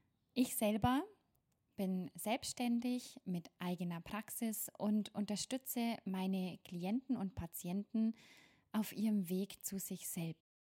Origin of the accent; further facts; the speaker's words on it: Bavaria, Germany; accent: Bavarian; Denn tatsächlich komme ich ursprünglich aus dem Bayerischen Wald und ich verspreche euch, ich reiß mich zusammen und versuche, so zu sprechen, dass mich alle verstehen, und trotzdem werd und kann und will ich meinen Dialekt nicht ganz verstecken.